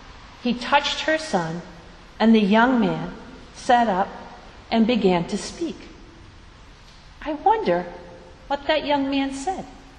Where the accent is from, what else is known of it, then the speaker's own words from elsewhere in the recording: Woonsocket, Rhode Island, United States; Growing up, I remember the big parades that would march down Main Street in my hometown of Woonsocket.